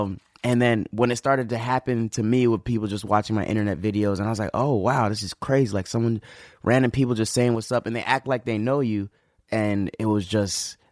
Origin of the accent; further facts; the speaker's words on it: Toronto, Ontario, Canada; I'm from Toronto.